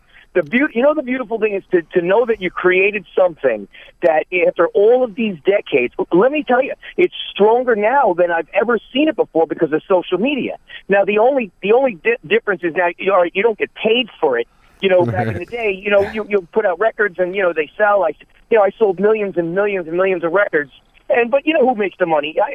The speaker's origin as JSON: {"language": "English", "town": "Manhattan", "region": "New York", "country": "United States", "tie": "born or raised there", "said": "Yeah, man, I was born and raised in Manhattan, you know, I'm pretty much all over the place, out to Queens, a little bit upstate New York"}